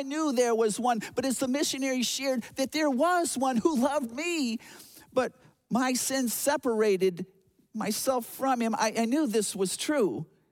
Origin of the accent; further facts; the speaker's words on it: United States; Well, Angura, I'm from the United States of America.